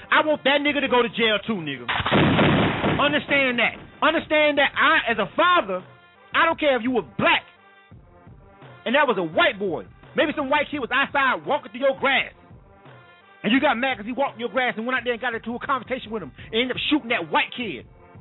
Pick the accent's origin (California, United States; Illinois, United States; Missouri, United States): Illinois, United States; Chicago; I'm from Chicago.